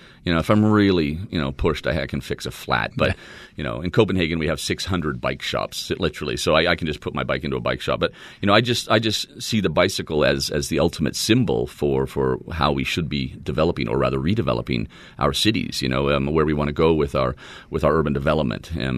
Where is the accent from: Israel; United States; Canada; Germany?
Canada; Fort McMurray, Alberta; born there; And I was born in Canada, actually. I was born in the oil capital, Fort McMurray.